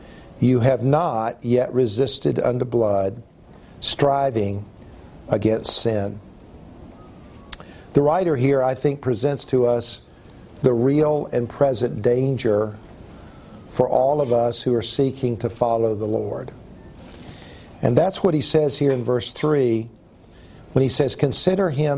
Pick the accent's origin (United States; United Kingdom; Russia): United States; South Carolina; I grew up here in South Carolina, so just about everybody plays sports in South Carolina.